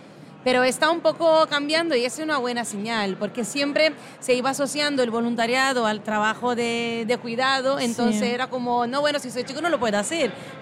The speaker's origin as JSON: {"language": "Spanish", "country": "Italy", "said": "Sí, somos italianas y a mí me encanta hablar de comida"}